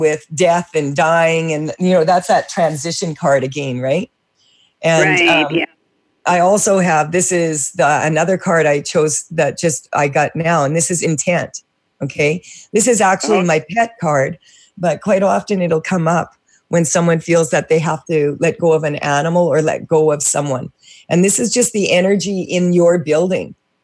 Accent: Canada; because I'm Canadian, I'm assuming, that I was saying I'm sorry up to 25 times a day.

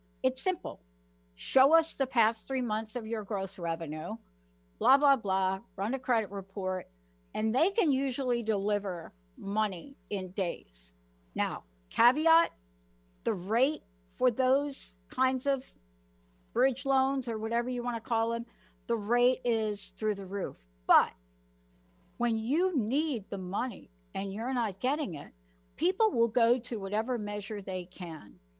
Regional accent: New York, United States; I'm from New York, grew up on the East Coast, so I get to watch Cuomo every day.

